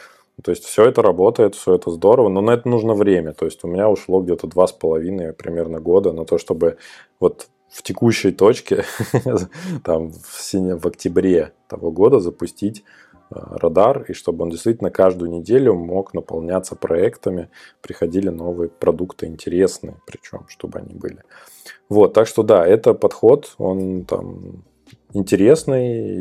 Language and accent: Russian; Ukhta, Komi Republic, Russia; Я, кстати говоря, тоже оттуда, я из Ухты